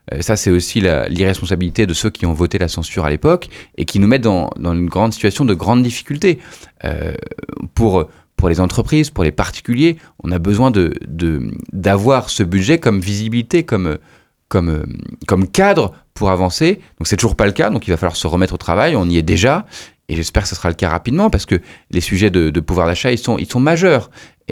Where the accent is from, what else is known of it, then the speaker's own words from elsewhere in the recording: Brittany, France; on a besoin d'avoir de l'investissement chez nous, en Bretagne, entre Loudéac et Lamballe